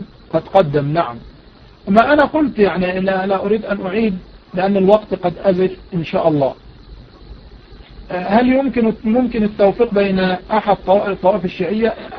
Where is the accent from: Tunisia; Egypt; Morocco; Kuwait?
Egypt; also born or lived in Yemen; وأنا عشت باليمن 15 عاما، فأنا يمني مصري، يعني أنا يمني مصري.